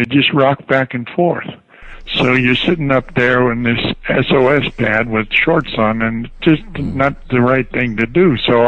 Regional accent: Bloomington, Indiana, United States; Strangely, I'm from Bloomington, Indiana, and they call Indiana people Hoosiers.

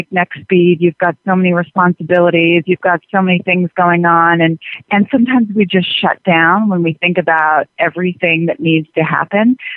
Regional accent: Atlanta, Georgia, United States; I grew up in Atlanta, Georgia, eating chicken fried steak and barbecued ribs and all of that stuff.

